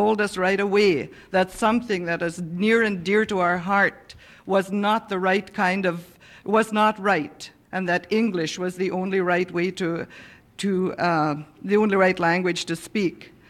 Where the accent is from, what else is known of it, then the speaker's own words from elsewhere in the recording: Canada; I'm from an Indian reserve in Canada, and I started school there in the 40s.